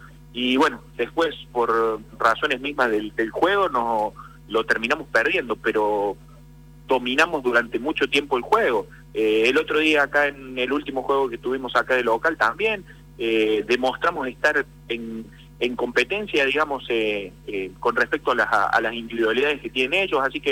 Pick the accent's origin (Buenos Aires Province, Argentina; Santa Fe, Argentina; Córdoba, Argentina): Córdoba, Argentina; Y soy cordobés, así con un poquito de cuarteto.